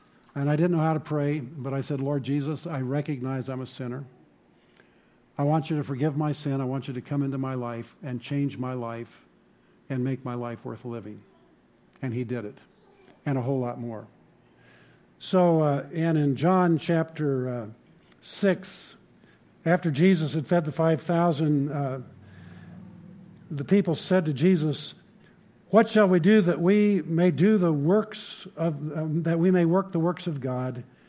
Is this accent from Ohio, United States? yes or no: no; Fort Lupton, Colorado, United States; I was raised in Fort Lupton, so the Highland Huskies and the Fort Lupton Blue Devils were big rivals back in the day